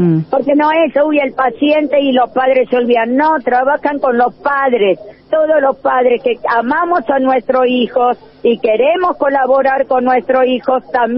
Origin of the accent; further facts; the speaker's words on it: Argentina; Como ciudadana argentina